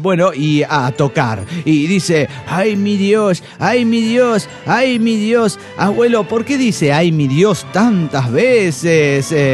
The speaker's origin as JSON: {"language": "Spanish", "town": "Las Toscas", "region": "Santa Fe", "country": "Argentina", "said": "Soy el conquistador de las Toscas Santa Fe, Argentina."}